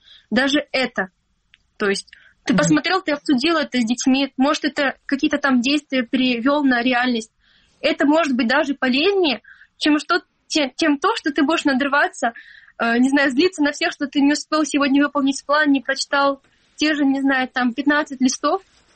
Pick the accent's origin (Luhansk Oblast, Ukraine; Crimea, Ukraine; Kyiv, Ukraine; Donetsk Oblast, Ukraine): Crimea, Ukraine; Stary Krym; Я выросла в Крыму, в маленьком городе, старом Крыму.